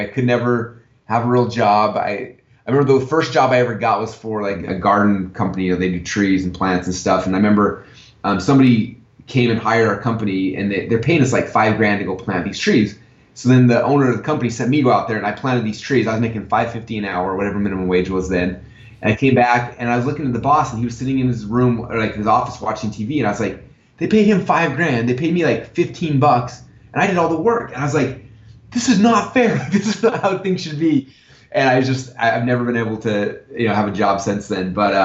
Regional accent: Sandy, Utah, United States; now in Boise, United States; No, actually, I grew up in Sandy, Utah, and I wrestled through high school

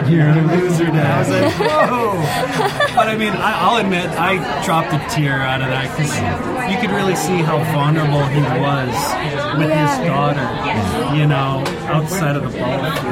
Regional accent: Canada; I'm Canadian

